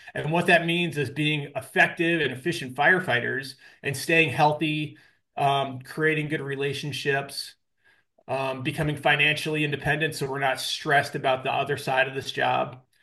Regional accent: Asheville, North Carolina, United States; I'm from Asheville, North Carolina. That's where I live

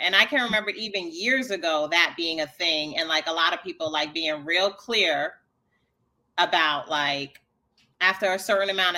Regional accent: New York, United States; actually, the fact that we are both from New York is a benefit because, like, we met through friends, right?

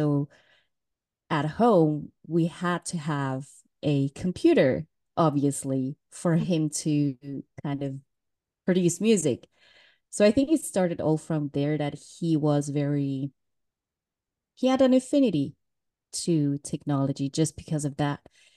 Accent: Switzerland; So I'm originally from Korea, but I was born and raised in Switzerland.

